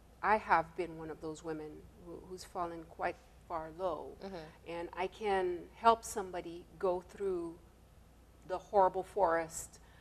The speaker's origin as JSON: {"language": "English", "town": "Tigouave", "region": "Sud", "country": "Haiti", "tie": "born or raised there", "also_born_or_lived": "Port-au-Prince", "second_language": "English", "moved": "as an adult", "lives_now": "United States", "said": "Well, I am a Haitian woman. And originally from the south of Haiti, from Tigouave, and went to school, Port-au-Prince, and all that kind of stuff, and came here for college"}